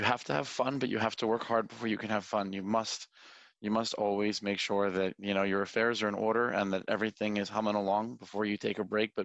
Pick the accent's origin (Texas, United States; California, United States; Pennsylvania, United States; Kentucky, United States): Pennsylvania, United States; Philadelphia; Northeast Philadelphia.